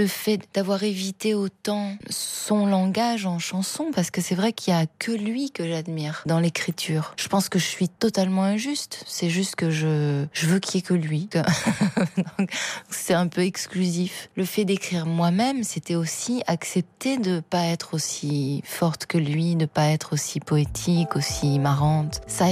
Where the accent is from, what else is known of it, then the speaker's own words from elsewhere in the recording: Paris, Île-de-France, France; moved away as an adult; now in New York, United States; Et j'espère que je reviendrai en France, dans mon quartier, à Paris, que ce sera possible.